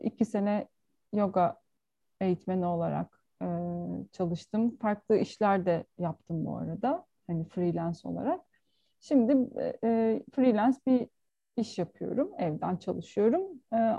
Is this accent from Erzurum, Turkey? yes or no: no; Karadeniz Ereğli, Zonguldak, Turkey; also born or lived in Ankara / Istanbul; Şehir hayatı bana göre değildi çünkü ben Karadeniz Ereğli'de büyüdüm. Lojman çocuğuyum. Erdemir fabrikasında çalışıyordu ailem.